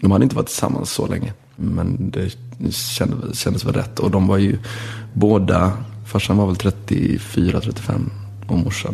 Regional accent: Lund, Skåne, Sweden; accent: Lund dialect mixed with Gothenburg; För att jag har en väldigt lundensisk dialekt blandat med göteborgska.

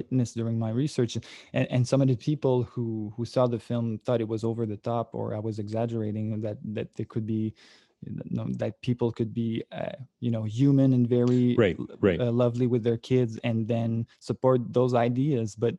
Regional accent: Sorel, Quebec, Canada; Well, I come from Sorel, which is like a small town, like about an hour from Montreal, where there's basically no immigration at all.

